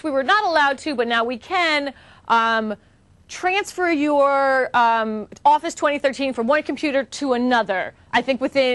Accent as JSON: {"language": "English", "region": "New York", "country": "United States", "said": "My bad. I'm from New York. Can't help it."}